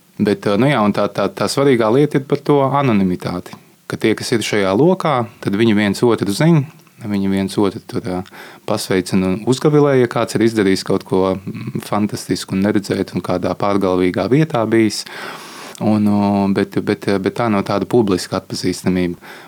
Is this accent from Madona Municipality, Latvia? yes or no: yes; Madona, Madona Municipality, Latvia; Es esmu pats no Madonas, un tad priekš, nu, relatīvi tādiem lauku bērniem